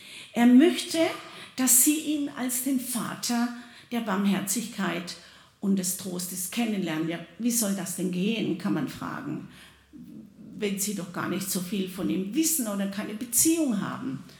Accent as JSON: {"language": "German", "region": "Baden-Württemberg", "country": "Germany", "said": "Also bei uns im Ländle, wo ich herkomme"}